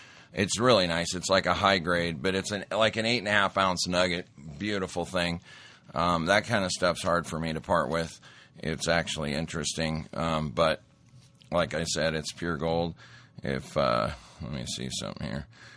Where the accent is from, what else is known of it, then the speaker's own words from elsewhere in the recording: Montana, United States; I remember growing up in Montana, and you could have jobs as long as you wanted, picking rock on farms